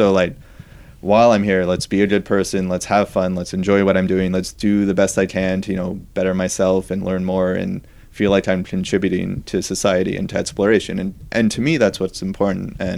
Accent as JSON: {"language": "English", "country": "Canada", "said": "I mean, I'm Canadian, so I can't vote in this country"}